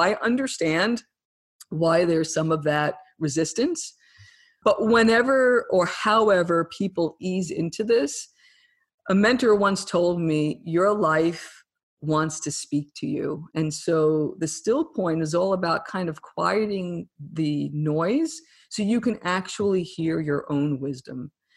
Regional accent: New Jersey, United States; when you come from a very urban environment like I did growing up in New Jersey

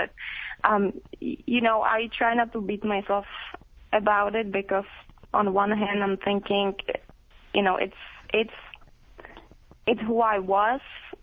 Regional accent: Prague, Czechia; I'm from the Czech Republic, from Prague.

